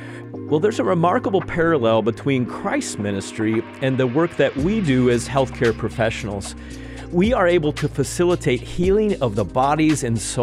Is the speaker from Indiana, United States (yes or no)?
yes; Indianapolis, Indiana, United States; That's our theme in Indianapolis, Indiana, my hometown, on April 21st through 24th, 2022.